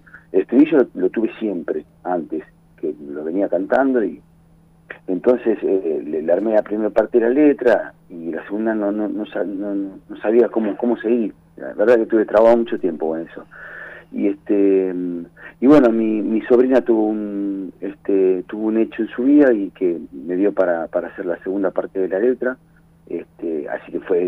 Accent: Buenos Aires Province, Argentina; como cantador argentino, porque yo soy argentino de la provincia de Buenos Aires

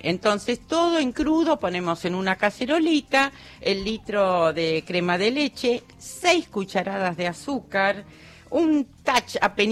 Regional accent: Villa Ballester, Buenos Aires Province, Argentina; Yo me crié en Villa Ballester.

